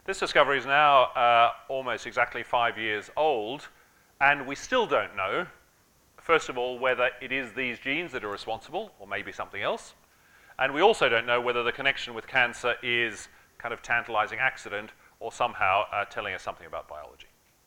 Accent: Australia; So you've heard that I'm Australian

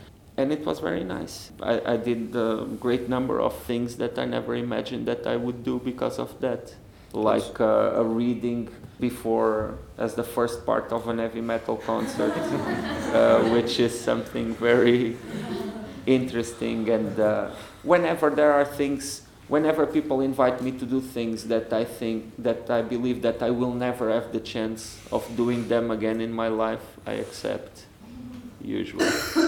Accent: Portugal; born there; English is a second language; And that in Portugal means a lot, because I was born in September 1974.

